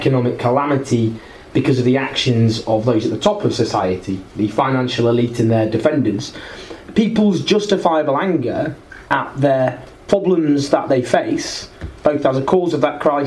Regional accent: Stockport, North West England, United Kingdom; also born or lived in Falkirk; But I left when I was four and went to Falkirk in Scotland for 2 years, and then I grew up in Stockport, in Greater Manchester.

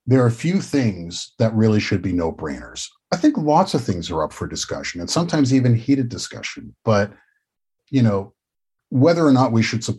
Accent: Canada; Like, I'm Canadian and I'm not even going to pretend that that's not the case.

